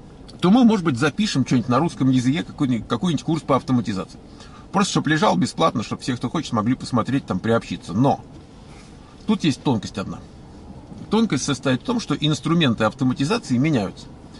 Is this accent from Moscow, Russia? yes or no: yes; Moscow, Russia; мы оба там из России, я из Москвы